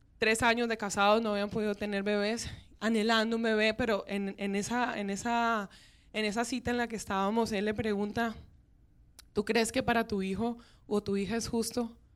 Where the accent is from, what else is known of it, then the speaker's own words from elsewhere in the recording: Venezuela; moved away as an adult; Somos colombianos también. Bueno, yo soy venezolana, pero criada y de padres colombianos, así que llevo en la sangre la bandeja paisa, el sancocho.